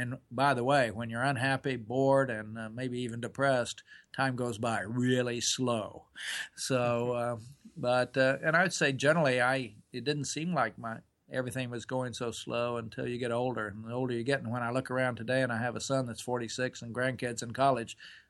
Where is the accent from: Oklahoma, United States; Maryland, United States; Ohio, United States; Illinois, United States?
Oklahoma, United States; Well, I grew up in Oklahoma on a little farm, and my mother, I was telling people, was married five times, and I was adopted a couple of times